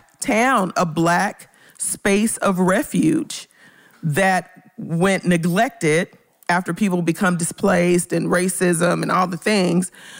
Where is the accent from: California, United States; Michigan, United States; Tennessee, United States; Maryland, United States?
Tennessee, United States; Memphis; In Memphis, I'm from Orange Mound in Memphis, Tennessee